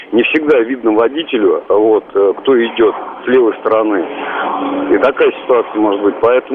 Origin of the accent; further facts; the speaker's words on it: Moscow, Russia; я не гражданин Беларуси, я москвич.